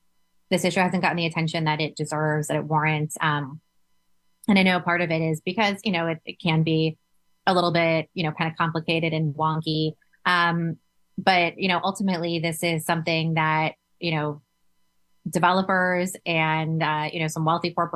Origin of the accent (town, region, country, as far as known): Florida, United States